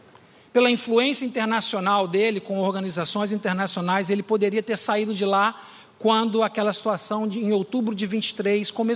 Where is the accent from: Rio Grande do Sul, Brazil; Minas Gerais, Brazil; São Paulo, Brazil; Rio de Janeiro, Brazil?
Rio de Janeiro, Brazil; eu sou do Rio de Janeiro, minha vida inteira eu fui preparado para tal coisa, é fichinha